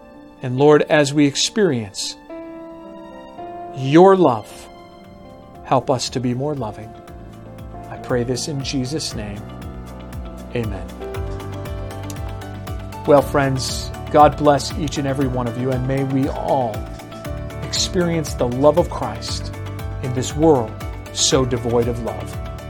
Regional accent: Chicago, Illinois, United States; actually in my hometown, there in Chicago, Illinois, actually just north of Chicago, place called Highland Park. You know, I grew up not too far from Highland Park.

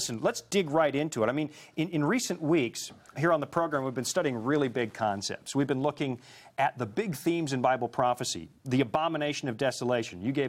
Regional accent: Canada; And I'm a Canadian. I grew up in minus 40, minus 50

